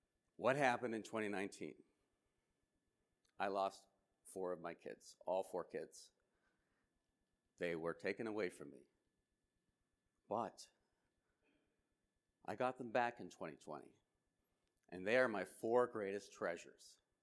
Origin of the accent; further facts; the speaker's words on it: Boston, Massachusetts, United States; One of the things that I could share is that I grew up in Boston.